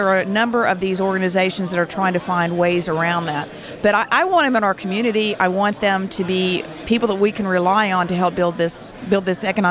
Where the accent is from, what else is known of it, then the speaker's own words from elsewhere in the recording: Gulf Breeze, Florida, United States; now in Tampa, United States; I am out of Tampa. I'm actually from Gulf Breeze.